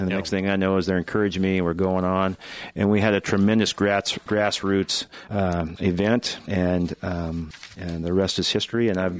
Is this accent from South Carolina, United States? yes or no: no; Leavenworth, Washington, United States; Well, I did grow up in a little town of Leavenworth known as the Bavarian Village.